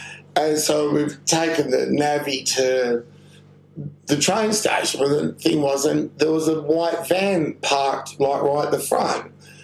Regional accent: Perth, Western Australia, Australia; We're from Perth. We're from Western Australia. We just got colour TV 2 years ago.

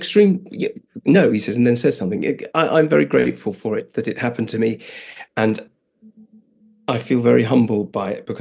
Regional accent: Netherlands; And I was brought up in Holland. And the only English that I heard until I was 10 was either my brothers

